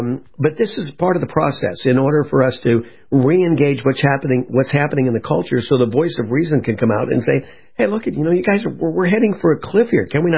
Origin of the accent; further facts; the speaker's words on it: California, United States; I mean, we're from the West, you know, we're in California.